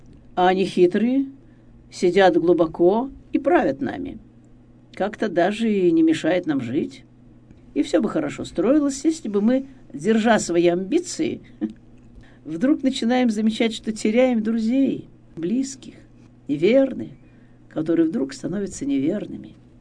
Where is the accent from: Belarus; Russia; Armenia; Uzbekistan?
Russia; Ural; Я с Урала, а мы вас знаем и читаем